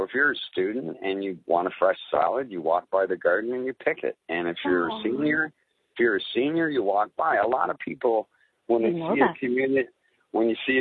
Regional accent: Toronto, Ontario, Canada; now in Oshawa, Canada; I've been in Oshawa longer than anywhere. I grew up in Scarborough, and I don't want to live in Scarborough.

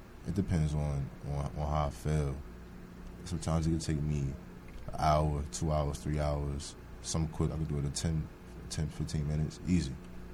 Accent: New Jersey, United States; I'm born and raised in New Jersey, and I've been doing this since about, like, I was like, what, in middle school, like maybe like 13 years old.

